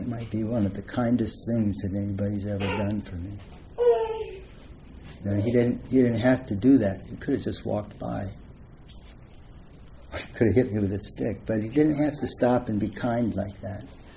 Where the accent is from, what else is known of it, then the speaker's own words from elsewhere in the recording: Sunnyvale, California, United States; I grew up in Sunnyvale, just down the hill from here.